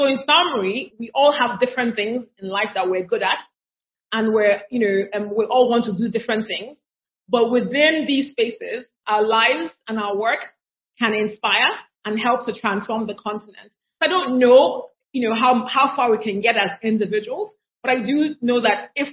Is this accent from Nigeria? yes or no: yes; Nigeria; I grew up in Nigeria. And many of us grew up around American music and movies.